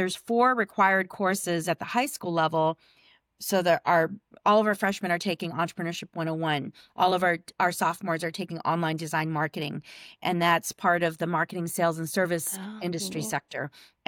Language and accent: English; Guam; And I'm from Guam, which is a little